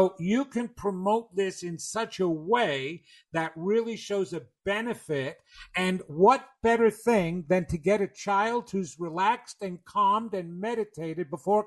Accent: New York, United States; accent: New York; listen to me, my New York accent just came in.

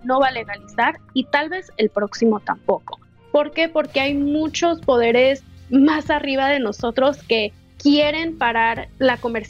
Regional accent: Los Angeles, California, United States; also born or lived in Colorado; yo nací y fui criada en Los Ángeles, pero mis padres decidieron irse a Denver, Colorado. Y en aquel tiempo yo ya ejercía mi carrera aquí en Los Ángeles. No veía necesario ese cambio, pero me pegó mamitis y papitis y me fui.

